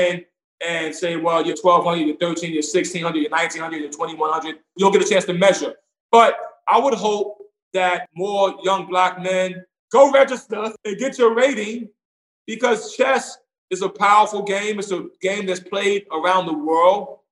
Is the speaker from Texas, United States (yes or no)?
no; New York, United States; Sometimes in America, where I grew up in Brownsville and in Park Hill, you may see a guy pull out a weapon